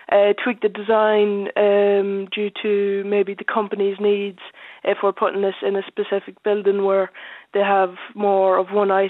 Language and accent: English; Kingscourt, Ulster, Ireland; Yeah, Kingscourt, County Cavan.